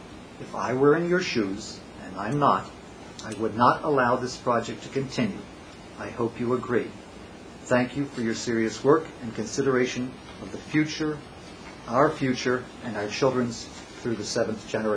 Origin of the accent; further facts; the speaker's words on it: Wayne, New Jersey, United States; I am also from Wayne. I am a member of the Wayne Environmental Commission